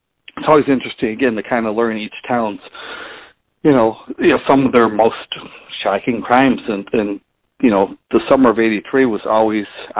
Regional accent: Joliet, Illinois, United States; also born or lived in Nebraska / Wisconsin; And then 4 years ago, Dan, is when I returned back to Joliet, my hometown, to work as a reporter and editor for the Joliet Patch

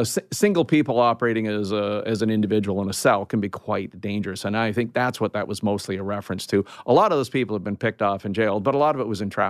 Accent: Canada; I'm a Canadian.

